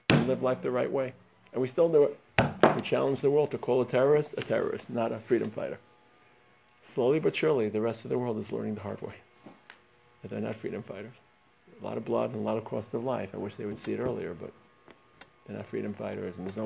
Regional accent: Brooklyn, New York, United States; I grew up in Brooklyn. Nothing they could say to me is going to be worse than what I heard in the New York subways in the 70s.

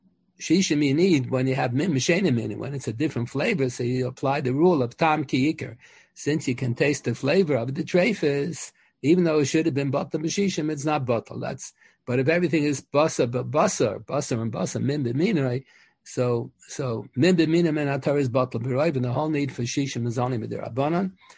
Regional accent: Scranton, Pennsylvania, United States; born there; I was born in Pennsylvania, in Scranton.

